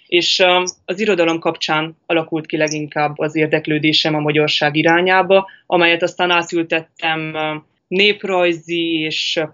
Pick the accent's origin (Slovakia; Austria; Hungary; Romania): Romania; Miercurea Ciuc, Harghita; now in Cluj-Napoca, Romania; 1997-ben születtem Csíkszeredában, és ott végeztem el a 12 osztályt. Majd 3 évvel ezelőtt Kolozsvárra költöztem, és a Bábes-Bolyai Tudományegyetemen tanulok tovább